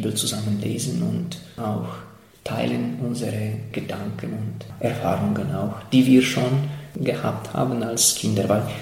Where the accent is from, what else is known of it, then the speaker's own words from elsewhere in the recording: Silesian Voivodeship, Poland; first language Polish; German is a second language; bei uns in Polen ganz naturell kommt, weil viele, vor allem in Schlesien, Oberschlesien, woher ich stamme